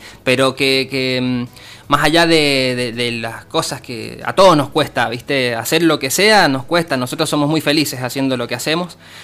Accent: Tulumaya, Mendoza, Argentina; Yo soy de Tulumaya, que sería la villa cabecera.

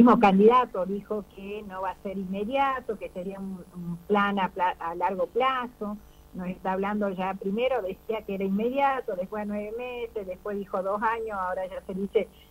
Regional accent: Salta, Argentina

